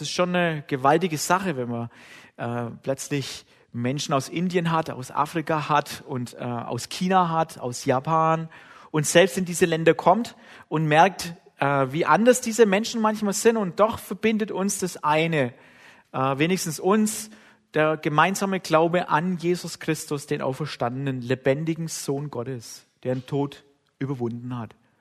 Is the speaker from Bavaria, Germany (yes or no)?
yes; Bavaria, Germany; accent: Franconian; Mein Deutsch ist auch kein Schriftdeutsch. Mein Deutsch ist ein fränkisches Deutsch. Die Schweizer haben den Franken und ich bin ein Franke.